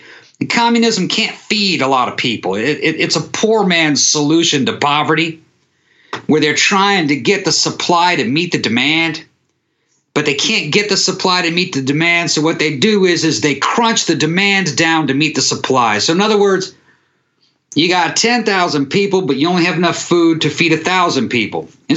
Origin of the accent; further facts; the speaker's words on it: United States; I'm a veteran of the 101st Airborne Division. I'm ex-infantry, you know. I like being an American